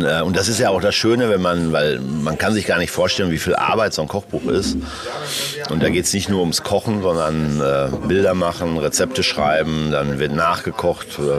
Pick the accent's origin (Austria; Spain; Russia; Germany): Germany; North Rhine-Westphalia; Das ist meine Heimat und dann guckt man sowas auch, obwohl heute spielt das keine Rolle mehr, ob das NRW ist